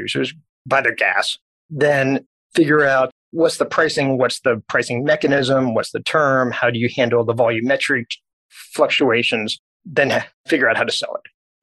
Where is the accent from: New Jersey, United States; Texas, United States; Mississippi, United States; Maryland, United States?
Texas, United States; Dallas; I was born and raised in Dallas, so I didn't really know what Wall Street was.